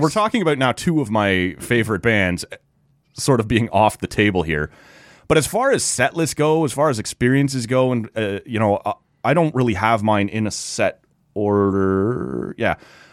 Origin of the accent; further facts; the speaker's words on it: Oshawa, Ontario, Canada; this thing is going to end up in Oshawa, which is my hometown.